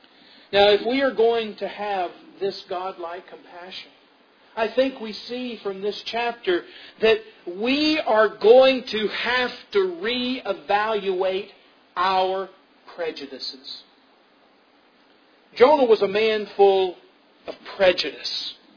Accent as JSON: {"language": "English", "region": "the South", "country": "United States", "tie": "born or raised there", "said": "I grew up in the South, and I remember growing up hearing a lot about prejudice and how wrong prejudice was"}